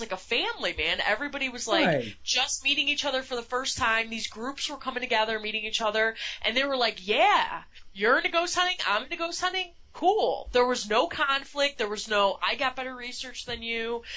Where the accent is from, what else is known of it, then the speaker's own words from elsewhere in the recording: Illinois, United States; I mean, we're from Illinois, you know.